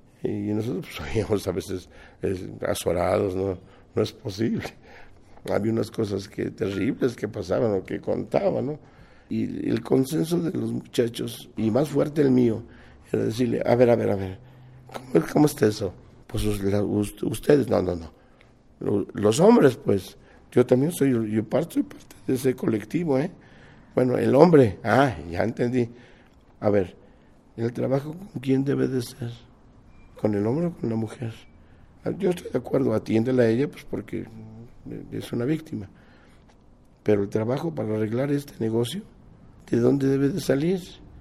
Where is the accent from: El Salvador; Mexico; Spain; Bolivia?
Mexico; Mexico City; Nací en México DF, chilango de pura cepa.